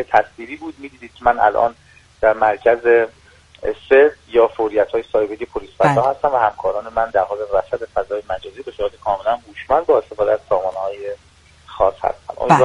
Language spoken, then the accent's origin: Persian; Iran; توصیه مجددا باز هم به عنوان یک ایرانی